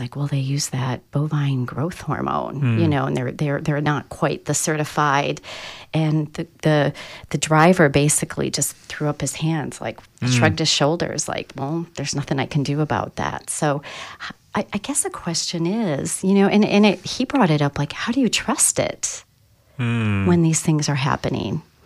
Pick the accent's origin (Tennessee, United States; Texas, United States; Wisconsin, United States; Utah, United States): Wisconsin, United States; I'm from Wisconsin, if you can't tell from this accent that I would love to lose.